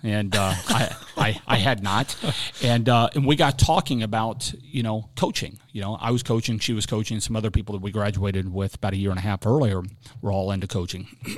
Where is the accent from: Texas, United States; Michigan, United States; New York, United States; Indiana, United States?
Indiana, United States; Muncie; The area that I was from Muncie, Indiana, 70,000 people in there, but it was really, really elite volleyball at the time, and still is.